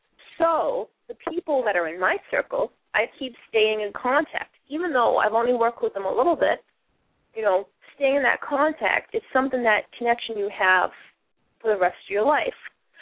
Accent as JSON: {"language": "English", "region": "Massachusetts", "country": "United States", "accent": "Boston", "said": "I don't feel like I really want to get rid of my Boston accent. I actually get roles because of my Boston accent."}